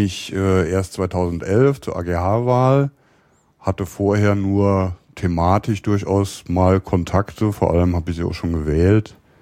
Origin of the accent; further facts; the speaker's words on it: Rhineland-Palatinate, Germany; born there; now in Berlin, Germany; Also ich bin geboren im Rheinland in der Nähe von Koblenz. Hab da zunächst in Köln angefangen, Biologie zu studieren, bin dann nach Berlin umgezogen.